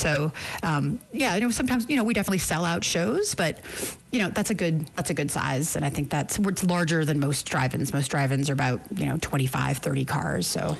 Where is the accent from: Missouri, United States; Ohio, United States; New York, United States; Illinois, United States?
New York, United States; And it's a story set in the Dominican neighborhood of Washington Heights, New York, my hometown.